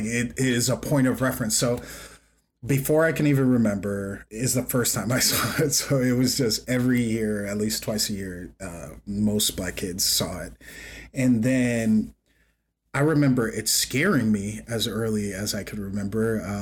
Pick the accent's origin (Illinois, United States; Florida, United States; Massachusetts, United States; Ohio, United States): Illinois, United States; Chicago; I grew up in Chicago and didn't have any, so...